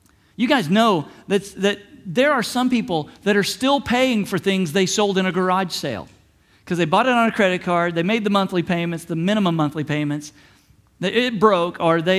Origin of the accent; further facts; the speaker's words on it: the South, United States; Now, I was raised Southern Baptist in the South, okay?